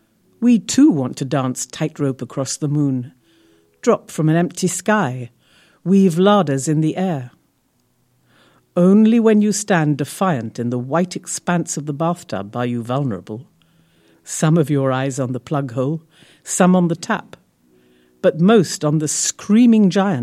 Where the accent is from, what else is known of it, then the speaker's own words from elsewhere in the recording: India; I'm born and brought up in India, and it very much informs my thinking. I miss it very much.